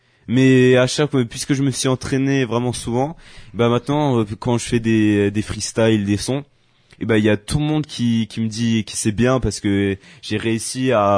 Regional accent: Corsica, France; même si je suis corse

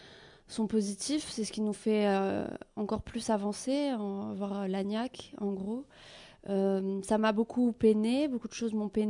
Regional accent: Corsica, France; de chez nous en Corse aussi

